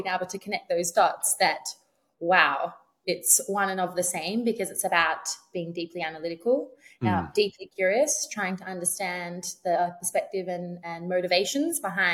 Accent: Melbourne, Victoria, Australia; and bred in Melbourne. My parents were a doctor and a nurse, and then they became therapists together.

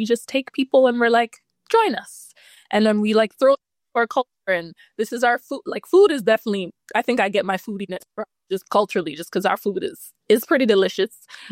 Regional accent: Jamaica; I'm Jamaican, so I was born in Jamaica. I lived there two separate times in my life, in my earlier years, the first couple of years of my life, and then I moved back in my early 20s.

